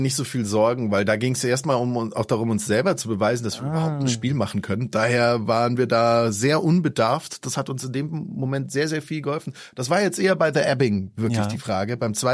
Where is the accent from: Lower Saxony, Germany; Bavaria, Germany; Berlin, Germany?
Bavaria, Germany; Munich; dass es für mich als Münchner vor der Haustür liegt